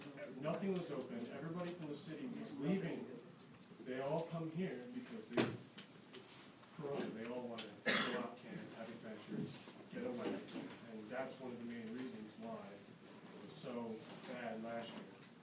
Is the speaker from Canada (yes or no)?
yes; Canada; I live on Malden Avenue. As long as I can remember, I grew up in Canada for most of my life